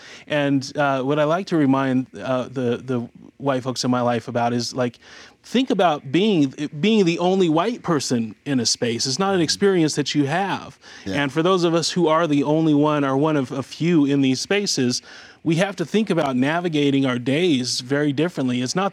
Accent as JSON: {"language": "English", "region": "Utah", "country": "United States", "tie": "born or raised there", "said": "And growing up in Utah, most spaces I'm in, it is not uncommon for me to be"}